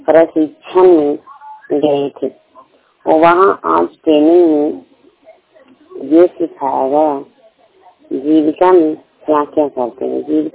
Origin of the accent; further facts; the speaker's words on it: Chandi, Bihar, India; घर थाना चंदी पोषतना जिला नालंदा की रहने वाली हूँ